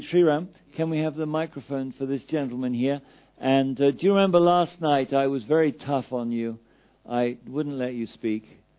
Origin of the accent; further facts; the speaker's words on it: England, United Kingdom; of course, you know, I'm English.